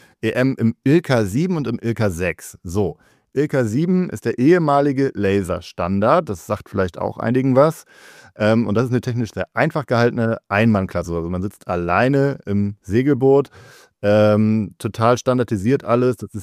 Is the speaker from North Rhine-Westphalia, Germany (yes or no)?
no; Kiel, Schleswig-Holstein, Germany; ich komme aus Kiel.